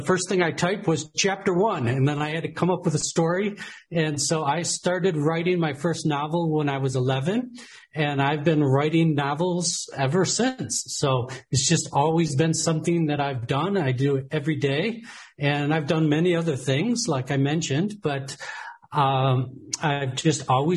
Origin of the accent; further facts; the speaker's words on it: Michigan, United States; moved away as an adult; now in Asheville, United States; Originally, I was born and raised in Michigan, and I was the founder and CEO of an internet software company there in Michigan and spent many years there.